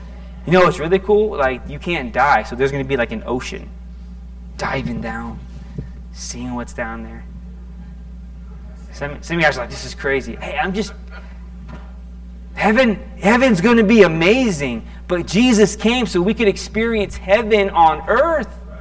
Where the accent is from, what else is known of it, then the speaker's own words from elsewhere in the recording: Florida, United States; I'm from Florida. I'm a surfer boy.